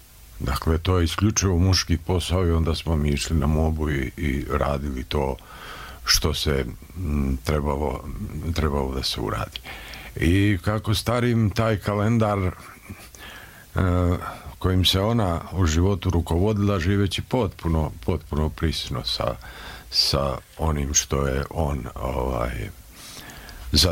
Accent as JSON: {"language": "Bosnian", "region": "Herzegovina", "country": "Bosnia & Herzegovina", "said": "Ja sam iz Hercegovine, pa je tamo, dakle, jezičko"}